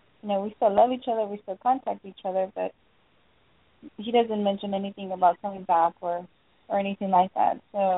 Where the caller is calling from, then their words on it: California, United States; I'm calling from California, and I have a relationship question.